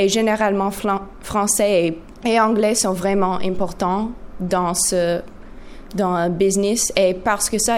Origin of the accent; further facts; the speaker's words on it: Canada; French is a second language; je suis canadienne. Je suis un demi-canadienne français dans la côté de mon père. Et mon père et ma mère parlent français et anglais tous les deux.